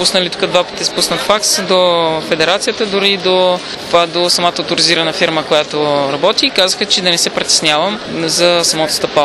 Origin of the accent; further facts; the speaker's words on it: Varna, Varna Province, Bulgaria; Аз съм принципно от Варна.